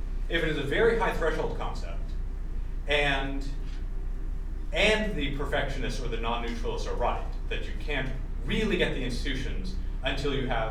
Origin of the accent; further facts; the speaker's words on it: New Hampshire, United States; as we say in my home state of New Hampshire, you can't get there from here.